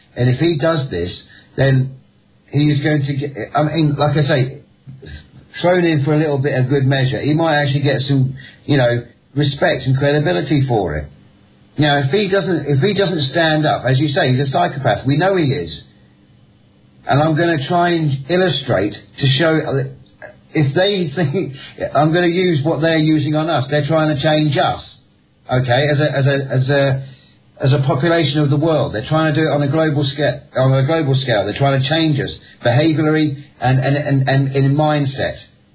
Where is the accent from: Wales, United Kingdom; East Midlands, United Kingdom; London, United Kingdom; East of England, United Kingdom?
London, United Kingdom; I mean, look, I'm a Londoner. Right, and a proper East End chap, as they would call it over there.